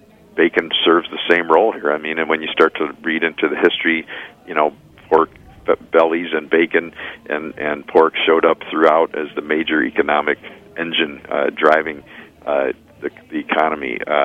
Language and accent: English; Chicago, Illinois, United States; You know, I grew up in Chicago, and there's all the tradition of barbecue and ribs